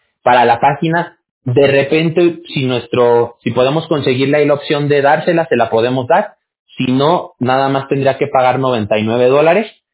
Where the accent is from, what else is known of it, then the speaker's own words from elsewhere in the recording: Mexico; Yo soy mexicano. Yo soy de México.